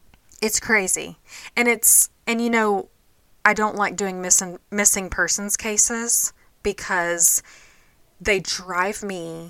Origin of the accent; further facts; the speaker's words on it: Texas, United States; I mean, we're from Texas, yeah, where you can drive 8 hours and still be, yeah, in Texas.